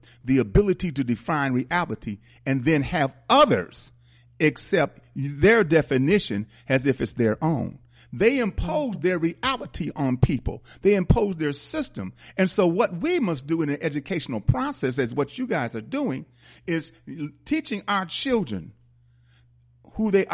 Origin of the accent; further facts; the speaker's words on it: Milwaukee, Wisconsin, United States; European Jews, and I'm from Milwaukee, and I've seen it.